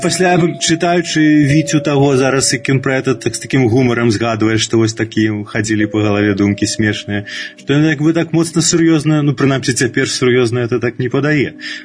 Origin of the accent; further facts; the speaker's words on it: Minsk, Belarus; Я з Менску. Доўгі час нават мала куды з Менску выязджаў, ну толькі да адной бабкі дзеда ў Барысаў і да другой бабкі дзеда на Бярэзіншчыну, а кудысьці за межы Беларусі да 13-14 гадоў бадай што і нікуды не выязджаў.